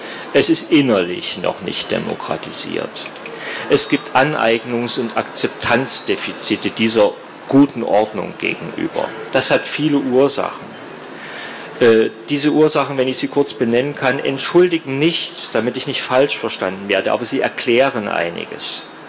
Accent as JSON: {"language": "German", "region": "Saxony", "country": "Germany", "said": "Ja, nun bin ich ein Sachse"}